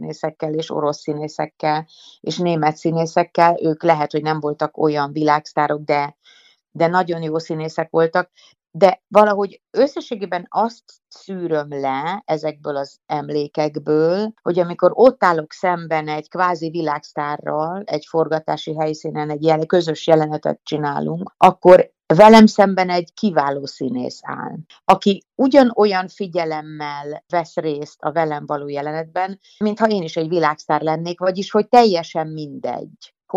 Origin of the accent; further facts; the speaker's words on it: Hungary; born there; first language Hungarian; én Magyarországra születtem, nekem ez az anyanyelvem, én itt kell, hogy boldoguljak ebben az országban